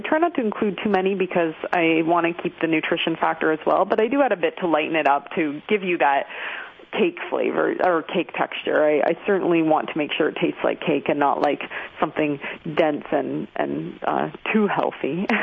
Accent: Canada; And, I mean, as a Canadian, sometimes it's hard for me to make recommendations

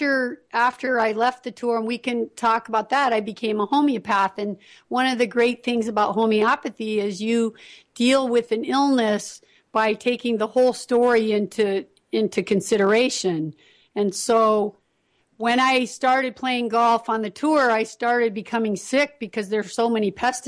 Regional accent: Las Vegas, Nevada, United States; because I grew up in Las Vegas.

